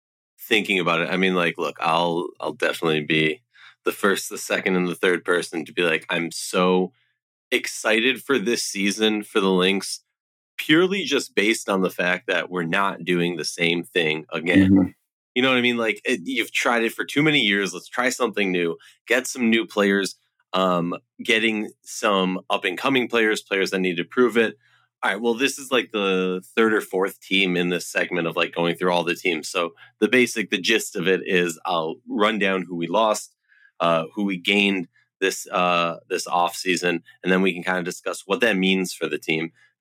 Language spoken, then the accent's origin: English; Minnesota, United States; You know, we're from Minnesota.